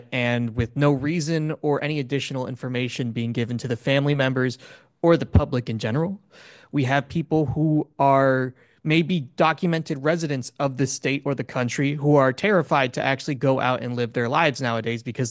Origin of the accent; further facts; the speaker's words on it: South River, New Jersey, United States; I come from South River, so obviously I'm not a resident of Piscataway, but I am a concerned citizen of New Jersey